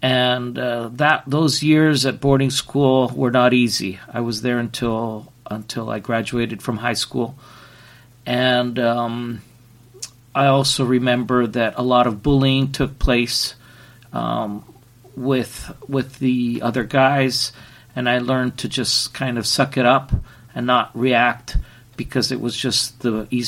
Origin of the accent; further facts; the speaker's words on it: Italy; also born or lived in Germany; I'm a missionary kid. I was born here in Italy. My dad was American. My mom was Canadian.